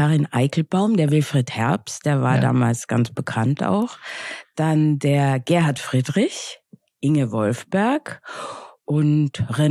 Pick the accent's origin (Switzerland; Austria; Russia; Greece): Austria; Innsbruck, Tyrol; Genau, ich komme aus Innsbruck.